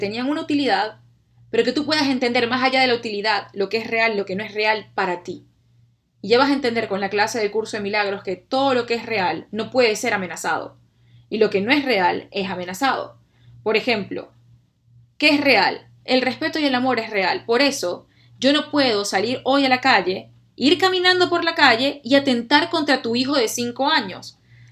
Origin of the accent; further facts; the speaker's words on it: Venezuela; como dicen en mi país Venezuela, de pana